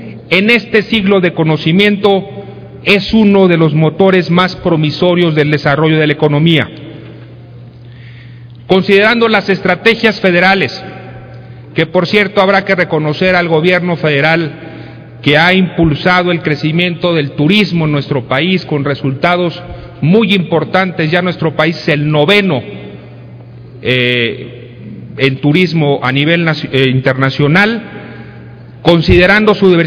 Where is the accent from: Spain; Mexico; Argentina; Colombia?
Mexico; Chiapas; los primeros que tenemos que esforzarnos en cambiar esta realidad somos los propios chiapanecos